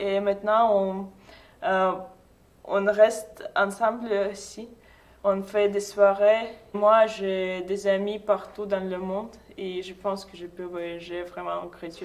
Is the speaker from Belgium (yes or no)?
no; Russia; French is a second language; now in France; je viens de Russie, de l'Université d'État de Novosibirsk.